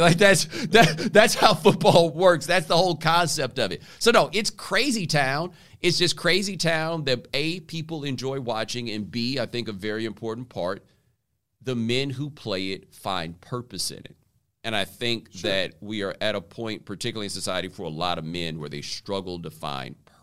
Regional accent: Texas, United States; and I'm from Texas, so I've seen this with my own eyes, kids in Texas playing football.

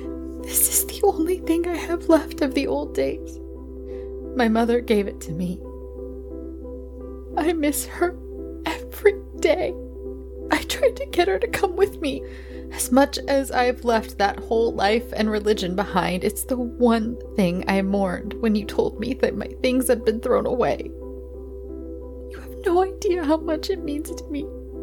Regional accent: Oregon, United States; now in Texas, United States; I was born and raised in Oregon. I moved to Texas about 4 years ago to get away from my ex-husband and my entire family.

